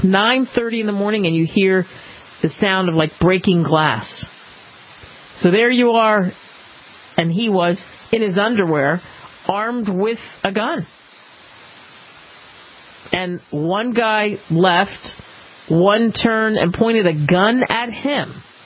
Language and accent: English; New Jersey, United States; And I grew up in New Jersey, not a pro-Second Amendment place.